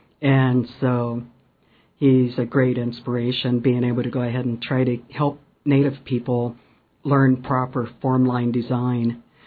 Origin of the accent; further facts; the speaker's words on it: Seattle, Washington, United States; I was born and raised in Seattle